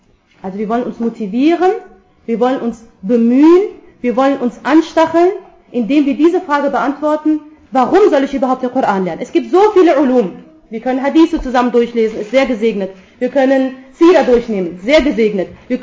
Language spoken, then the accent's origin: German; Germany; Also ich komme ursprünglich aus Pakistan, bin aber in Deutschland geboren und aufgewachsen, habe hier Abi gemacht